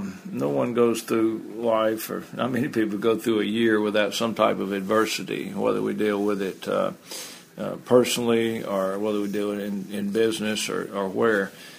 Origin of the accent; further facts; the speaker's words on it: Drew, Mississippi, United States; I grew up in Drew, Mississippi, small town in the Mississippi Delta, 2,000 people. Wonderful little Mayberry-type town, 48 people in my graduating class.